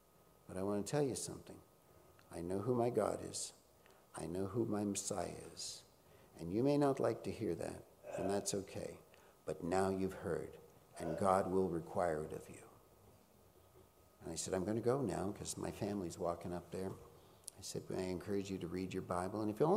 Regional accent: Laval, Quebec, Canada; I grew up in Laval

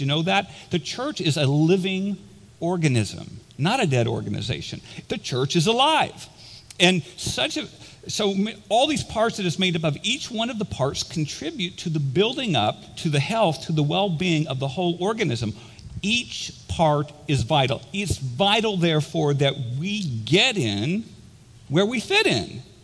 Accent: Indiana, United States; I grew up in Indiana. Everybody plays basketball in Indiana.

